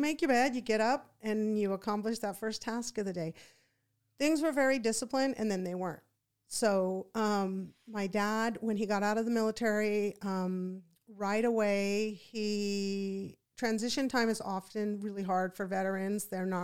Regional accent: Fort Ord, California, United States; born there; I was born in between on Fort Ord in 1968.

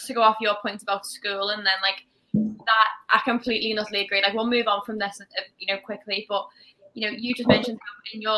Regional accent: Liverpool, North West England, United Kingdom; I live in Liverpool, I was in school in Liverpool, I was raised here.

